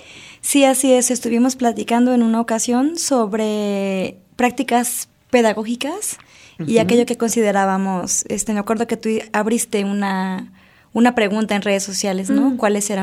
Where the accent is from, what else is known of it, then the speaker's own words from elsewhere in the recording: Nayarit, Mexico; also born or lived in Iguala; yo nací en Iguala, Guerrero, y porque de ahí es la familia de mi mamá, pero sí me crecí en Nayarit, y Nayarit me ha acogido también como profesionista